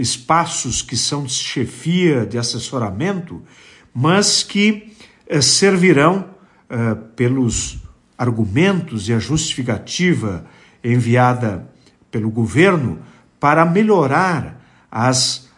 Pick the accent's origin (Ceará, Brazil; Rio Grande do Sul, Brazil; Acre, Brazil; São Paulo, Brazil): Rio Grande do Sul, Brazil; Marau; do meu município, da minha terra, de Marau